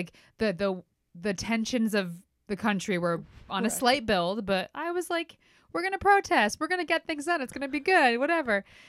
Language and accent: English; New Jersey, United States; Okay, we got my home state, the Garden State, home of Jersey Shore.